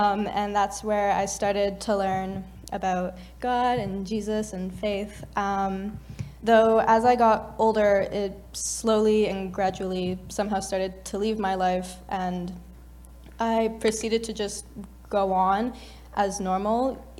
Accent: Burlington, Ontario, Canada; I grew up in Burlington with my family, and I moved to Kingston this summer to study sociology and do the law certificate at Queens next year.

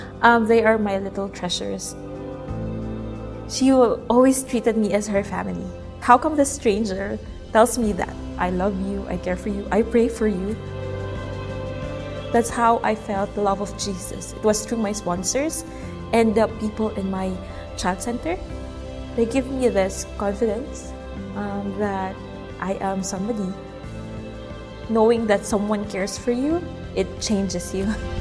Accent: Baguio, Cordillera Administrative Region, Philippines; I grew up in Baguio City, Philippines. My mom was a housewife, and my father was doing a lot of jobs.

